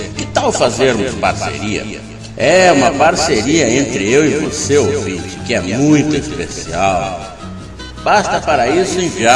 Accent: Rio Grande do Sul, Brazil; mas acontece que eu sou gaúcho e colorado

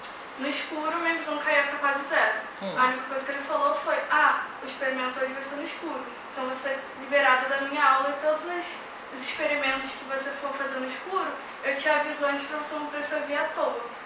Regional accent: São Gonçalo, Rio de Janeiro, Brazil; São Gonçalo.

